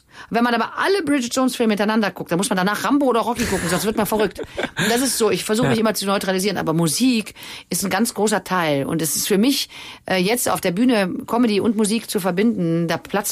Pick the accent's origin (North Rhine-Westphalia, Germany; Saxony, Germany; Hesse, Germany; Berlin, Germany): North Rhine-Westphalia, Germany; Viersen; now in Cologne, Germany; Köln ist meine Heimat geworden. Ne? Also die Heimat ist klar das, wo man sich zu Hause fühlt. Ne? Und meine Heimat ist trotzdem nicht, also Viersen ist deswegen nicht mehr nicht Heimat, aber jetzt ist mein Lebensmittelpunkt Köln.